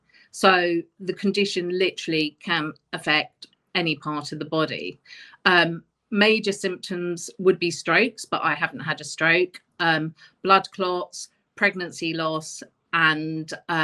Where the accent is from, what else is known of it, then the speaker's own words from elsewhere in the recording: London, United Kingdom; I'm from South London.